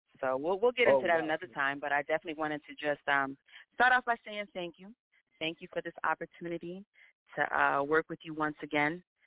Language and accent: English; Paterson, New Jersey, United States; also born or lived in Los Angeles; now in Bronx, United States; Well, I mean, I'm originally from Patterson. Not born, but I was raised